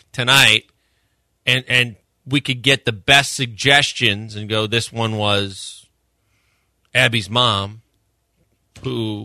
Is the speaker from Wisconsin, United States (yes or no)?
yes; Wisconsin, United States; I'm from Wisconsin, Barry.